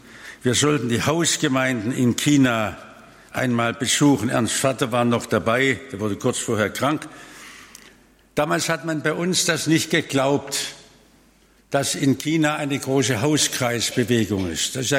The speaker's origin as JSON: {"language": "German", "country": "Germany", "said": "Und dann habe ich gesagt, ich komme aus Deutschland, hast du mir eine Botschaft für die Christen in Deutschland?"}